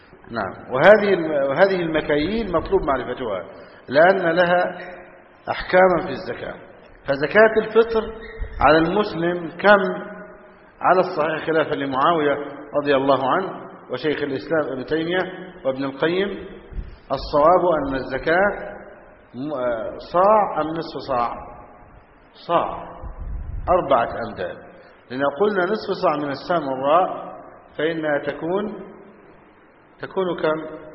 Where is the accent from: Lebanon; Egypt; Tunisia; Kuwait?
Egypt; والفول هو الوجبة الأساسية عندنا في مصر، الفول والطعمية